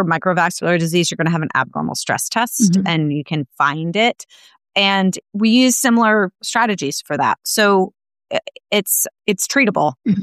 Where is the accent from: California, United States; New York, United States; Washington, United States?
New York, United States; So I'm from New York. I went to Emory for medical school.